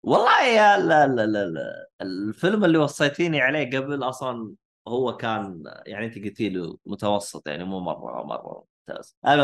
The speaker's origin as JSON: {"language": "Arabic", "country": "Saudi Arabia", "said": "حتى يبدا السينما عندنا بالسعوديه ينضج"}